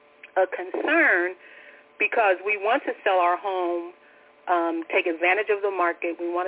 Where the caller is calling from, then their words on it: Brownwood, Texas, United States; in Brownwood.